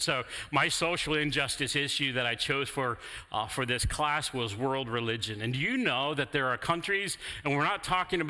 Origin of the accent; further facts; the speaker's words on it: Chicago, Illinois, United States; I grew up in Chicago.